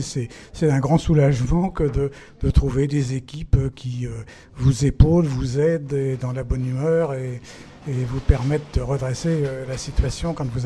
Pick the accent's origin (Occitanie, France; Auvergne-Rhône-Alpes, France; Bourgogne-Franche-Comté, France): Occitanie, France; Je viens des environs de Nîmes.